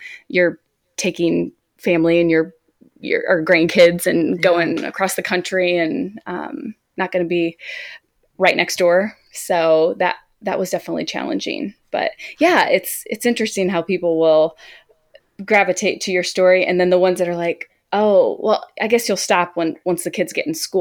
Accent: Indiana, United States; I am from Indiana, and I've been a therapist for 10 years

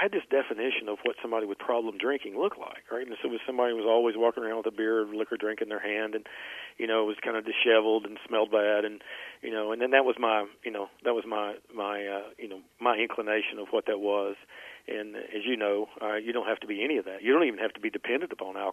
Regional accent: Jonesborough, Tennessee, United States; You know, as a country boy growing up in Jonesboro, you know, never imagined medical schools in your future, right?

